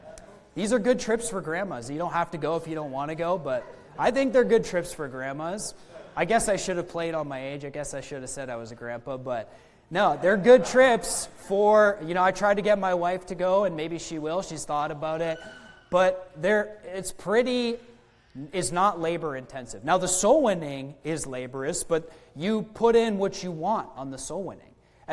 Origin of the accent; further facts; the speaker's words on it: Canada; because I'm from Canada and I speak a little bit of French.